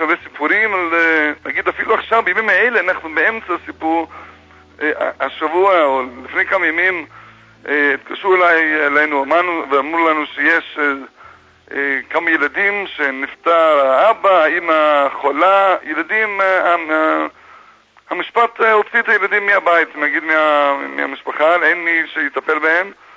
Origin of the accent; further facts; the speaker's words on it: United States; moved away as an adult; שנינו מארצות הברית במקור.